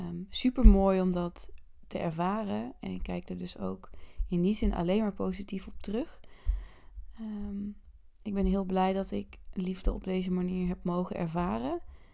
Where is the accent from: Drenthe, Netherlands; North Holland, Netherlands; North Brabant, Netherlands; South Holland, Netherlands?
North Brabant, Netherlands; also born or lived in Breda; now in Utrecht, Netherlands; Ik heb natuurlijk de laatste jaren altijd in Breda gewoond. Ik kom ook uit Brabant. Je hoort het nu steeds iets minder terug, heb ik het idee. Maar ik ben en blijf gewoon een echte Brabantse. Inmiddels dus 6 maanden in Utrecht. Ik ben hier naartoe verhuisd in mijn eentje.